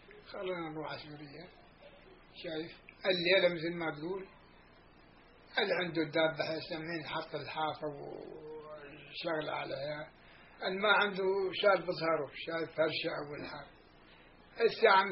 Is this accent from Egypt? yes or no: no; Palestine; moved away; إحنا بشهر ها طلعنا من فلسطين